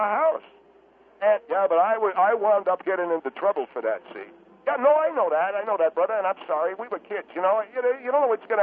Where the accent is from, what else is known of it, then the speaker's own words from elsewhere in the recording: Buffalo, New York, United States; She lived across the street from us. We grew up in the Buffalo, New York area, Mr. Henry.